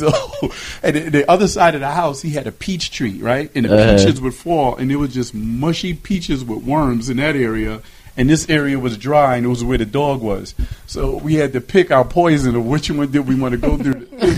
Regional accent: New York City, New York, United States; I grew up in the Bronx, and I don't know how.

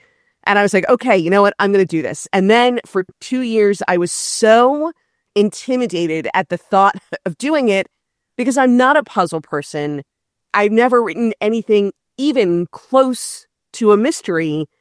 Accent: Miami Beach, Florida, United States; it's set in my native Miami Beach, born and raised in Miami Beach, and I spent a number of years living on South Beach in the 90s.

